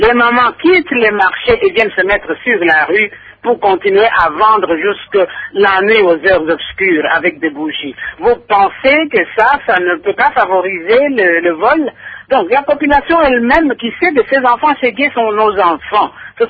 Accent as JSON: {"language": "French", "country": "DR Congo", "said": "en tant que responsables et en tant que Congolais, tout simplement"}